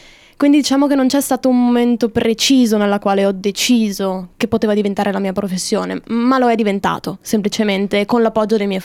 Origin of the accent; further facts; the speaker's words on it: Trieste, Friuli-Venezia Giulia, Italy; moved away as an adult; also born or lived in Bologna; Io sono di Trieste, ho 25 anni, sono nata e vissuta lì per quasi tutta la mia vita. Finite le superiori ho deciso di trasferirmi a Bologna, dove sono stata 5 anni alla fine